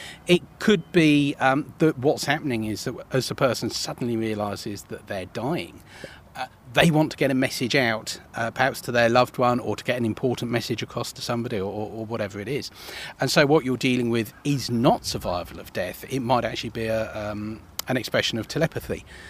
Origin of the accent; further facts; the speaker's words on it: Esher, South East England, United Kingdom; I mean, like I say, I grew up in Esher.